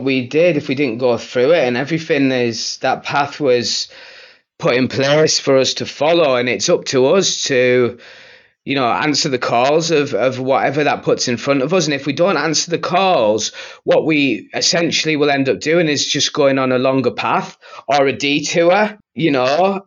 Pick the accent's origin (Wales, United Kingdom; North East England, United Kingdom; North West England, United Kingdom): North East England, United Kingdom; Stockton-on-Tees; moved away; I've been down south for many years, but I'm back. I'm in the north now. I'm in Stockton-on-Tees, so I'm back in my hometown where I left 20 years ago.